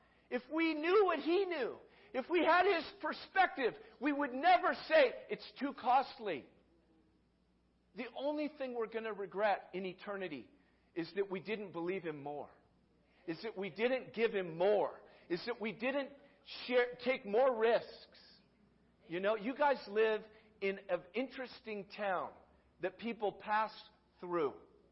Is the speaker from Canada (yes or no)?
no; Newport Beach, California, United States; I grew up in Newport Beach, California.